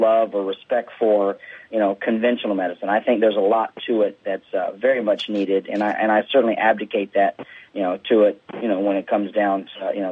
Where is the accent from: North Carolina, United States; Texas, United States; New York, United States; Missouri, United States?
North Carolina, United States; I'm a good old boy from North Carolina. I grew up in the South, single wide trailer, you know, chickens in the front yard kind of thing.